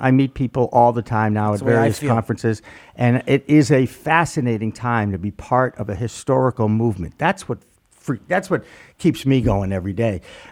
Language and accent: English; Newton, Massachusetts, United States; I was extremely fortunate growing up in Newton, Massachusetts.